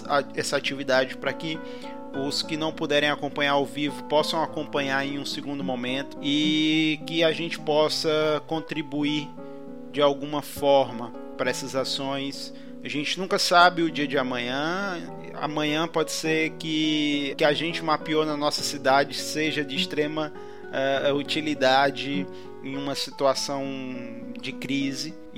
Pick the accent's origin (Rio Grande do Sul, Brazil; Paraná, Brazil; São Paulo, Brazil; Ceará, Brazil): Ceará, Brazil; Jaguaribe; now in Fortaleza, Brazil; eu saí de Jaguaribe para vir para Fortaleza, se sente representado nas letras